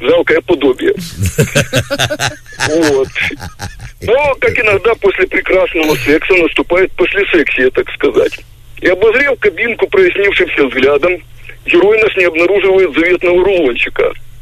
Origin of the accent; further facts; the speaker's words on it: Kyiv, Ukraine; Да, я из Киева